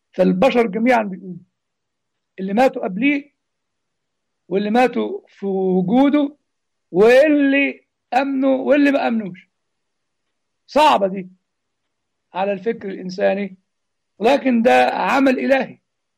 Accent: Egypt; عندنا في مصر تجد يعني مثلا كتابات الأب متى المسكين شيء، والوعظ تسمعه في الكنيسة مثلا

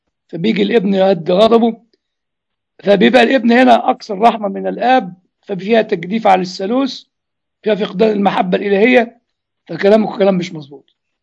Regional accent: Egypt; ودخلوا الإخوة الإنجليين عندنا في مصر

